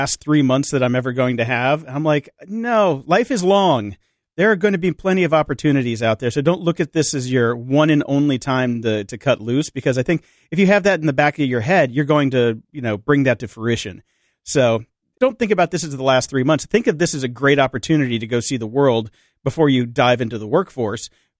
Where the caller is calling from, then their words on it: Russia; Hi, Jordan, Jason, and Jen. I'm your listener from Russia.